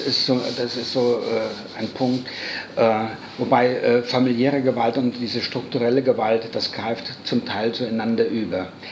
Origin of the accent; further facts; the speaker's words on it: Rhineland-Palatinate, Germany; Ich bin gebürtiger Hunsrücker, wohne in Schneppenbach, ein ganz kleines Dorf.